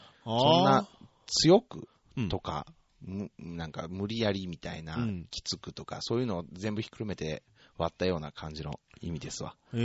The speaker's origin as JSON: {"language": "Japanese", "region": "Shikoku", "country": "Japan", "said": "僕はやっぱり四国出身者として、それは嬉しい限りでございますよ"}